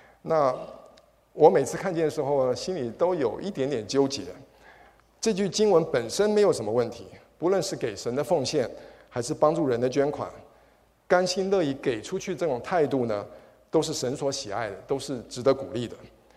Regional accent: Taiwan; 那我从小是在台湾长大

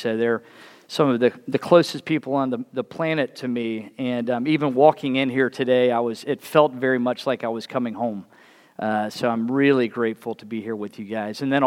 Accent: United States; I grew up in DeKalb County, very close to the mother church

